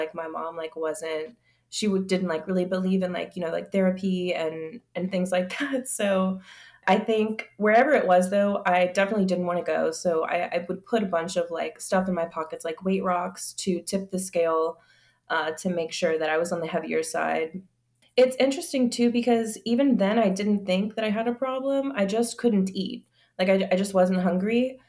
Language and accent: English; Louisiana, United States; moved away as an adult; When I was 20, I moved from Louisiana to Colorado by myself.